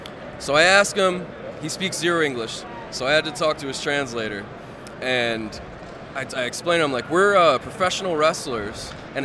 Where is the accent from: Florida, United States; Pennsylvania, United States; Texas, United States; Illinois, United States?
Pennsylvania, United States; Scranton; moved away as an adult; I'm from Scranton, born and raised, and I never watched The Office until I moved to Sacramento, California.